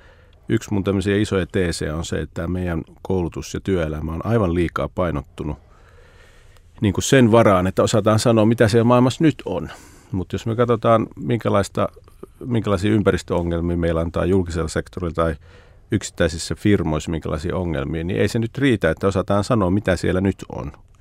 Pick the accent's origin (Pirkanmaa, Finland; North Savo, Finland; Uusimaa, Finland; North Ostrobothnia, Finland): North Savo, Finland; Siilinjärvi; moved away as an adult; also born or lived in Lappeenranta; mä oon syntynyt siis Lappeenrannassa ja sitten me siirryttiin tuonne Savoon Siilinjärvelle niin kuin kouluajoiksi ja sitten mä sieltä lähdin heti taas sitten armeijaan ja opiskelemaan tuonne Helsinkiin